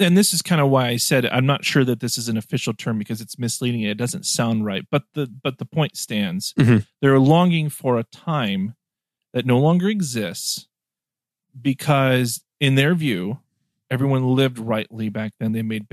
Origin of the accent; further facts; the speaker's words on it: Wisconsin, United States; not a lot of time goes by before I mention that I'm from Wisconsin.